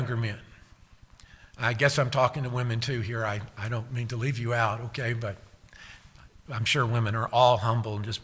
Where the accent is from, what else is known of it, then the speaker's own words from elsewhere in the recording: Hartselle, Alabama, United States; I remember as a teenager growing up in North Alabama, Hartsell, Alabama. Our home was up on a hill. They call it Hartsell Mountain, just a little hill.